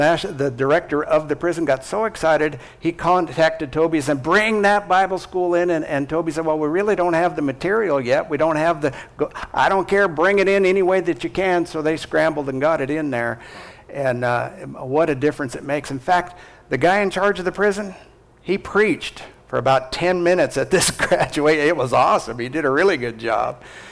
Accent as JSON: {"language": "English", "town": "Forsyth", "region": "Montana", "country": "United States", "tie": "born or raised there", "also_born_or_lived": "South Carolina / Nepal", "said": "But we came back from Nepal, and we ended up pastoring in my hometown of Forsyth, Montana. That's about 100 miles east of Billings."}